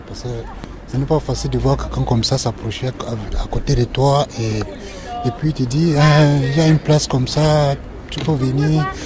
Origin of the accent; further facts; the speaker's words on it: Cameroon; moved away as an adult; je suis Camerounais.